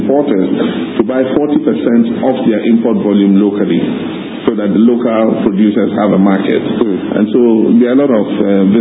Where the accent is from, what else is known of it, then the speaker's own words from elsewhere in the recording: Ghana; what we want as Ghanaian people, what we want our country to be in 40 years.